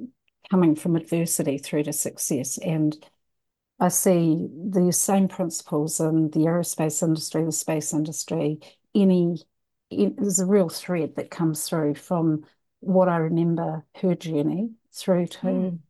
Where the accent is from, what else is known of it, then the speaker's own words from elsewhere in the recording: Christchurch, Canterbury, New Zealand; also born or lived in Palmerston North; Oh, actually, I grew up in Christchurch and went to Otago University, married my dentist and ended up in Palmerston North for a large number of years. And around the earthquakes, I moved back to Christchurch